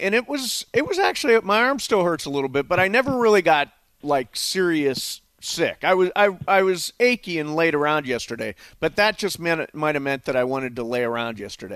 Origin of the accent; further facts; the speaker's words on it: Toledo, Ohio, United States; I grew up in Toledo.